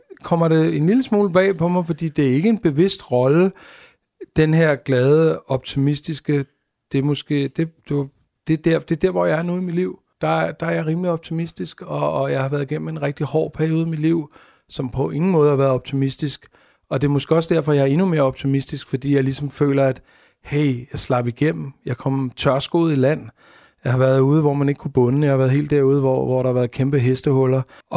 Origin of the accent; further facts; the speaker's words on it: Amager, Capital Region of Denmark, Denmark; fordi vi er fra Amager